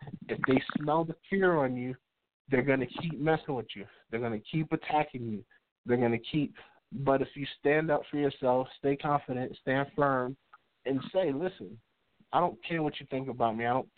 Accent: Bronx, New York, United States; growing up in the Bronx, you got bodegas and pizzerias and Chinese restaurants and chicken places all around you.

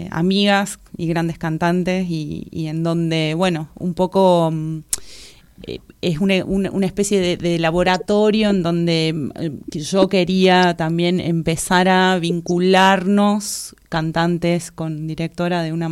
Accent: Córdoba, Argentina; ya venía estudiada de la provincia de Córdoba. Ambas somos cordobesas con Sole

